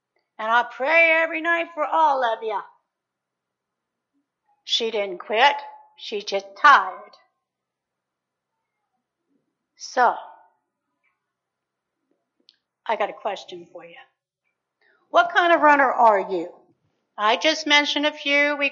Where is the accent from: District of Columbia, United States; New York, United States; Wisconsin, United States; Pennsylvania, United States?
Pennsylvania, United States; Eastvale; I am from Eastvale, Pennsylvania, just saying.